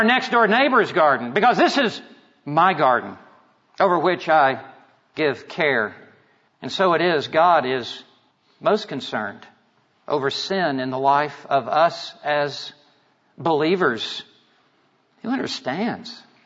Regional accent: Memphis, Tennessee, United States; I grew up in Memphis, Tennessee. I went to Texas Tech on a football scholarship.

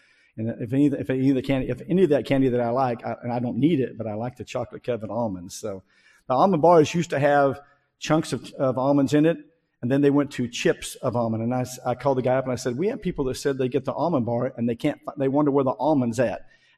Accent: Missouri, United States; But when I grew up in Missouri, that's what they used to tell was Pollock jokes.

